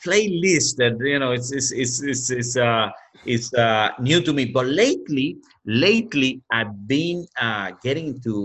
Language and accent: English; Cuba; now in New York, United States; Then when I came to New York from Cuba in 1980, I came to live in New York City.